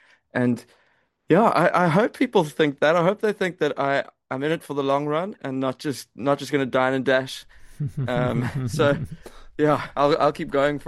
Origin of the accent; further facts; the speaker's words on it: South Africa; But then, because we're both from South Africa, we wanted to be back home.